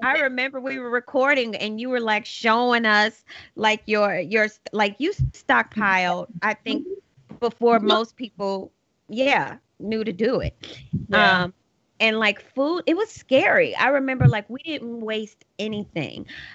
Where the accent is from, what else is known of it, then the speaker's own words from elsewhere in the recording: Kentucky, United States; I am from the country. I'm from Kentucky. I like the woods. I mean, I don't want to act like I grew up on a farm. I didn't. I grew up, you know, in the city, but it was still Kentucky.